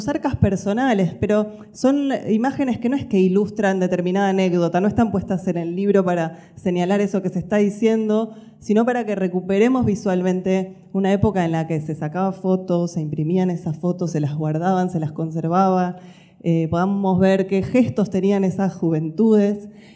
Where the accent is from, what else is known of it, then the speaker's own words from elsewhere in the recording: Buenos Aires, Argentina; Yo vengo de Buenos Aires